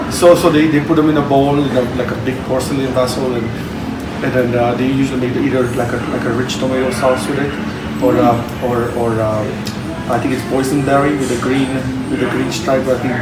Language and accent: English; Hungary; English is a second language; I was born in Hungary. I'm Hungarian. I was born in Hungary. Back in then, there was behind the Iron Curtain, Russian occupied Hungary.